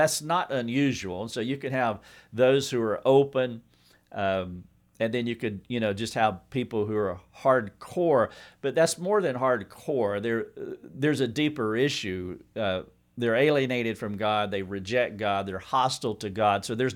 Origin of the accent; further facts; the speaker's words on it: the South, United States; I'm from the South. The three R's down here are racing, wrestling, and religion.